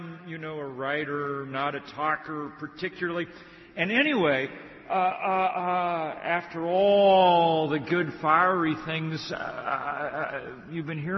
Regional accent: Vermont, United States; to bring you greetings from my home state of Vermont

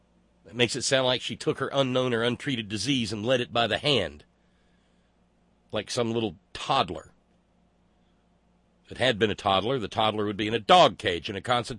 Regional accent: Alabama, United States; So is Coffee County, Alabama. So was the old high school in my hometown. John Coffee's name got around. His daughter, or wife, I can't remember which, was the namesake of the hospital where I was born.

